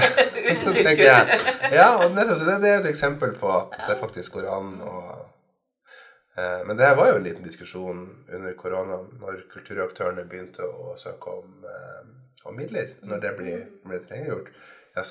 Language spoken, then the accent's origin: Norwegian; Innlandet, Norway; Og akkurat på Hedmarken der jeg kommer ifra, så var det her, så jeg blir glad når jeg hører dansebanen.